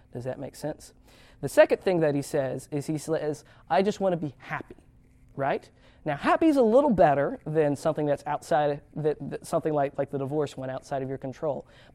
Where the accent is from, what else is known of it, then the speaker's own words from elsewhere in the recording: Tennessee, United States; I'm from Tennessee, and Peyton Manning played football there in his college years.